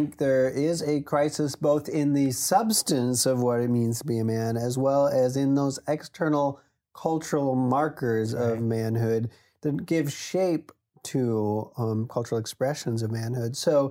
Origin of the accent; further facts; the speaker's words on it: Wisconsin, United States; We grew up in Wisconsin, you know, so it was often cold in the winters